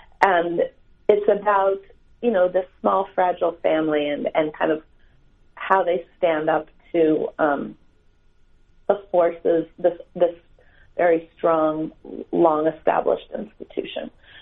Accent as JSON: {"language": "English", "town": "Newport Beach", "region": "California", "country": "United States", "said": "I'm from Newport Beach, California, so I'm kind of from where you are."}